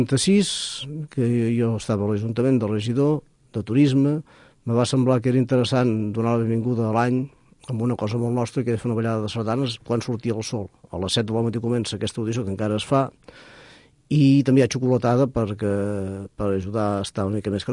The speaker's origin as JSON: {"language": "Catalan", "town": "Palamós", "region": "Catalonia", "country": "Spain", "tie": "born or raised there", "said": "Jo soc fill de Palamós"}